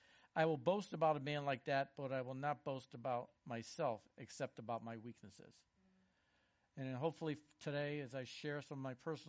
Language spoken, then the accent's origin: English; Connecticut, United States; now in The Villages, United States; I'm from Connecticut, and we moved here, I guess, a little over four years ago, and live in the Villages.